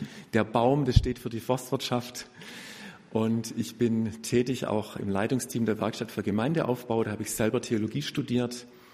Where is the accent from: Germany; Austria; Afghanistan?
Germany; Baden-Württemberg; Ich komme aus dem Kreis Ludwigsburg, wohne in Hemmingen.